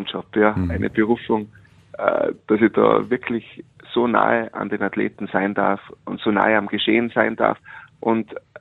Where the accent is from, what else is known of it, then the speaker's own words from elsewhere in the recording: Kitzbühel, Tyrol, Austria; Ich komme aus Kitzbühel in Tirol, ist eine Sportstadt.